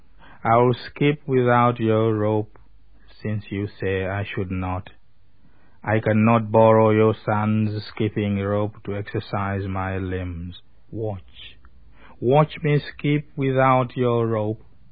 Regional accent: Malawi; English is a second language; now in England; I come from Malawi. I live in England in exile.

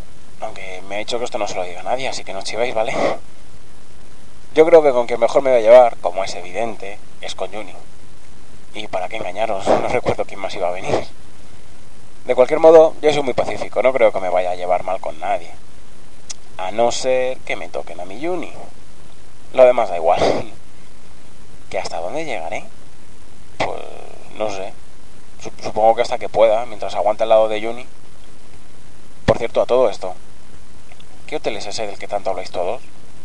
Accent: Madrid, Community of Madrid, Spain; yo vengo desde Madrid

